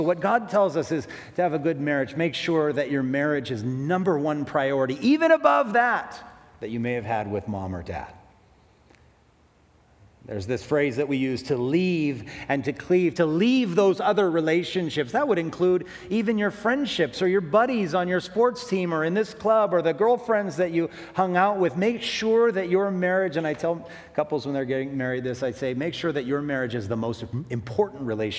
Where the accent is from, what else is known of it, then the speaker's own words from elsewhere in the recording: Wahiawa, Hawaii, United States; born there; I was born in Wahiwa Hospital. Not a very glamorous place, but I remember my birth certificate, 8:38 p.m., November 26th, 1971.